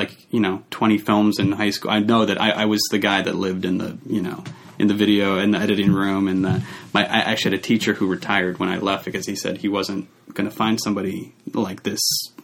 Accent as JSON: {"language": "English", "town": "New York City", "region": "New York", "country": "United States", "tie": "born or raised there", "said": "I grew up in New York. Yes, guy? I grew up in Greenwich Village. So that was a nice place to grow up. I grew up right next to the Quad Cinema"}